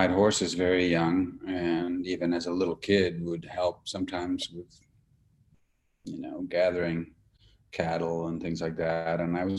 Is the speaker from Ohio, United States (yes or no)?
no; New York City, New York, United States; born there; also born or lived in Venezuela; Well, I was born in New York City, but as an infant, my dad got a job in South America. First, we went to Venezuela, spent a year there